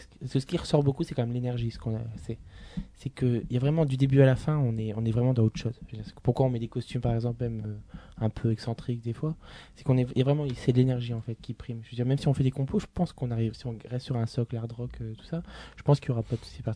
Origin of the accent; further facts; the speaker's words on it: Hauts-de-France, France; moi je suis originaire de Arnes près de Lens